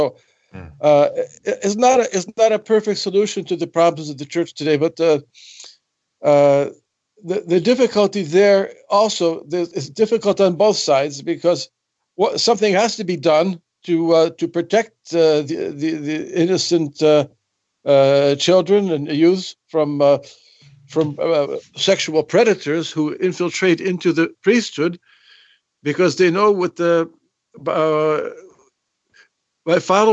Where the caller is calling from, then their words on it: County Cork, Ireland; Yeah, North Cork.